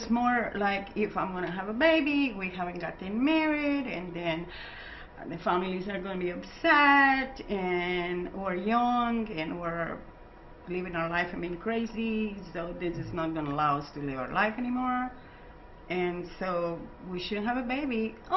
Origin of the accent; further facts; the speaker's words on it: Guatemala; now in United States; Guatemala.